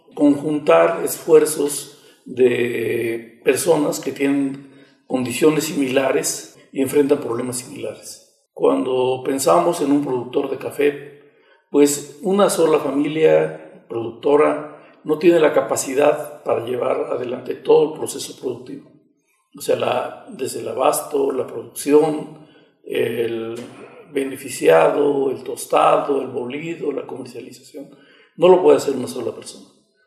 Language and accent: Spanish; Puebla, Mexico; now in San Cristóbal de las Casas, Mexico; soy originario del estado de Puebla